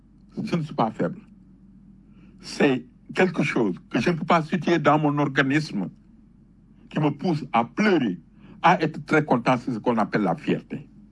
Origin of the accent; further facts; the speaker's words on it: Senegal; Je suis fier du Sénégal.